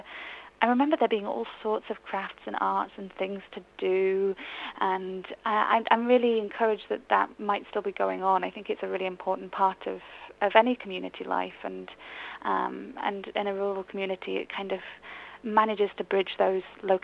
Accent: Edale, East Midlands, United Kingdom; I'm from Edale, right at the top end. I enjoy Edale very much. I actually still go back on a very regular basis because my family's still in the Peak District.

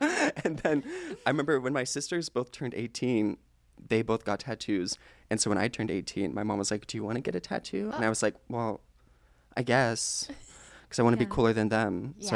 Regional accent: Virginia Beach, Virginia, United States; also born or lived in Oklahoma / Ohio; I was born in Oklahoma, but I moved to Virginia Beach when I was like 7 and lived there for 10 years. And then I finished out high school in West Virginia, went to college in Ohio, and now I'm here.

